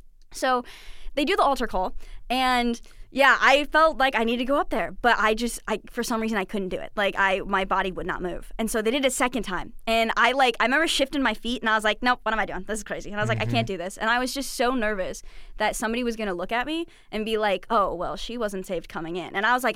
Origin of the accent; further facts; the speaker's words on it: Chesterton, Indiana, United States; So I'm from Chesterton, Indiana. It's like right off Lake Michigan, right underneath it.